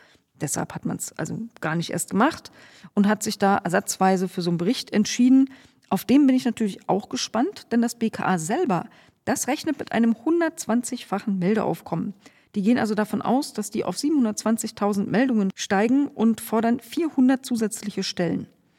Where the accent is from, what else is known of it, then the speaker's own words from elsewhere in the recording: East Germany, Germany; Jo, ich bin in der DDR aufgewachsen